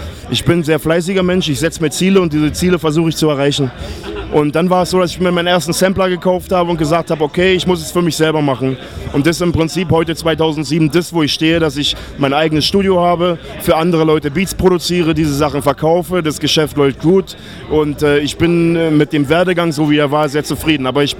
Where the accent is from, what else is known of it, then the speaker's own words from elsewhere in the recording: Berlin, Germany; Plattenbau Ost. Ich komme aus dem Osten Berlins. Bin seit mehreren Jahren in dem Rap-Ding, was andere Leute ihr Game nennen, aktiv. Wie gesagt, komme aus Berlin-Marzahn